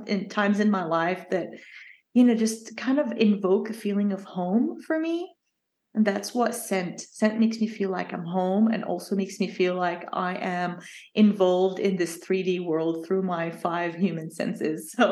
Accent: Jordan; I grew up in the Middle East. And at the time and the upbringing that we had at home, it was quite like an impossible dream for me to even think about traveling or leaving Jordan

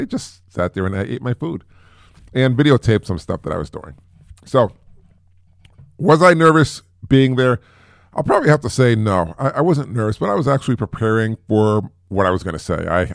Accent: Springfield, United States; born there; And I was born here in Springfield, about 10 houses down from here.

